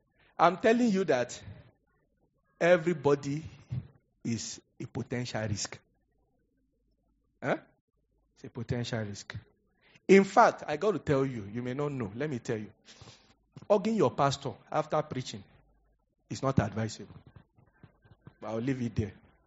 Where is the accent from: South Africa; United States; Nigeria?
Nigeria; Niger Delta; Say, you know, we are from Niger Delta. We have to shake it.